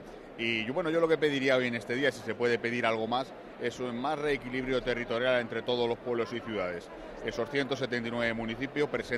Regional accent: Arganda del Rey, Community of Madrid, Spain; algo que da mucho honor es el ser alcalde de su pueblo, y yo lo soy, de mi pueblo, de Arganda del Rey

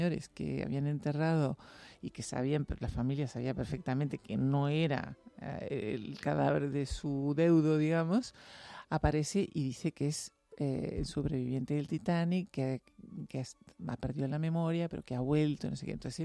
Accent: Uruguay; now in Europe; cuando nosotros vinimos a Europa... Además es curioso porque se cumplen ahora 60 años que salimos de Uruguay

